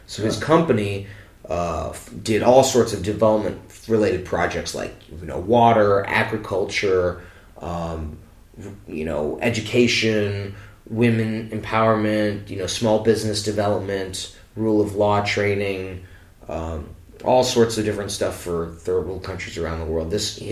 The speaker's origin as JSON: {"language": "English", "town": "Los Angeles", "region": "California", "country": "United States", "tie": "born there", "also_born_or_lived": "Kinshasa", "said": "And then I was born in Los Angeles, but my folks were living in Central Africa in what now is known as the Democratic Republic of Congo, but at the time was called Zaire."}